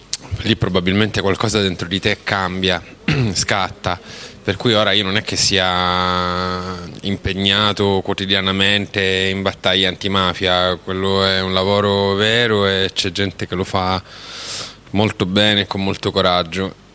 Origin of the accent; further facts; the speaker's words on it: Palermo, Sicily, Italy; Sono palermitano e ho un'età per cui mi sono visto succedere davanti agli occhi tante cose tremende in quella città.